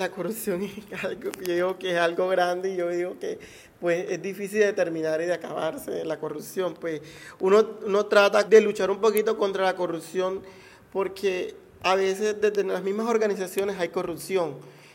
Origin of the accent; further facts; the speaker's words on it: Tierralta, Córdoba, Colombia; now in Montelíbano, Colombia; soy de Tierra Alta, Córdoba. Tengo 15 años, estoy viviendo en el municipio de Montelíbano. Tengo 37 años